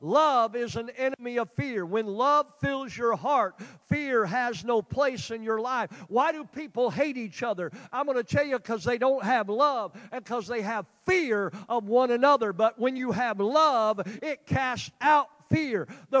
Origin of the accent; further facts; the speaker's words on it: United States; You know, they know we're from America, okay, pretty well. Especially when we talk. We don't, you know, I don't talk like I'm from England or Germany.